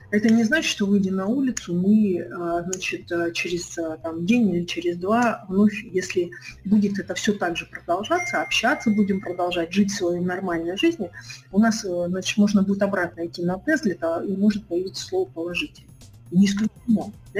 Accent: Sakha Republic, Russia; так как я, в принципе, родилась и выросла в Алданском районе

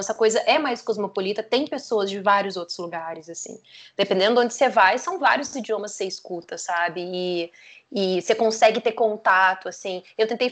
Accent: Porto Alegre, Rio Grande do Sul, Brazil; also born or lived in Rio de Janeiro; now in Lisbon, Portugal; eu venho de Porto Alegre, que é uma cidade super violenta, com índices muito ruins de latrocínio, sequestro, estupro, essa questão assim de violência urbana seríssima. Fui morar no Rio de Janeiro

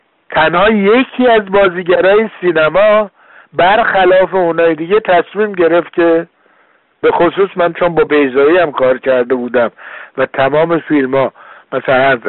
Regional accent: Iran; moved away; من در حقیقت وقتی که از ایران اومدم بیرون به هیچ وجه من الوجود ناراحت نبودم

